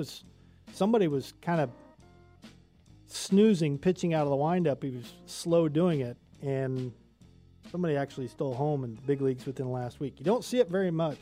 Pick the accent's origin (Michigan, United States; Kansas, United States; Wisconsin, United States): Kansas, United States; I'm from Kansas, and I'm from small town Kansas, but I've never heard of that.